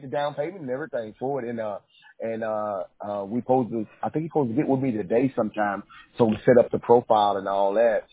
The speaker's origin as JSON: {"language": "English", "town": "Houston", "region": "Texas", "country": "United States", "tie": "born or raised there", "said": "I'm born and raised in Houston, Texas, but my dad is from Louisiana."}